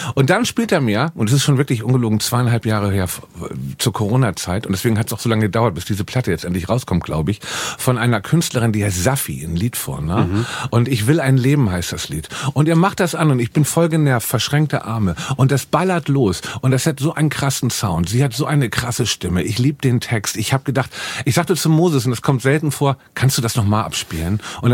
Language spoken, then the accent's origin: German; Hamburg, Germany; Weil wir in Hamburg sind und auch ich hier nur noch ein Gast bin in meiner